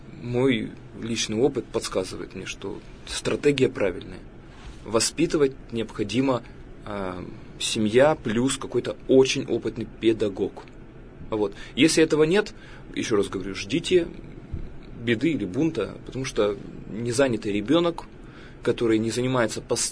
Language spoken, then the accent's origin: Russian; Russia; born there; я родился в России, в русскоязычной семье